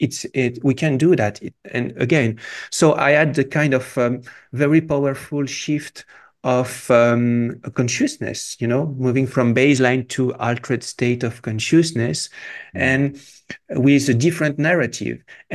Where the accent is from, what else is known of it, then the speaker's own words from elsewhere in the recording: Morocco; I'm French and Peruvian, and I was born in Morocco. I grew up in Morocco, and as you know, I lived in the US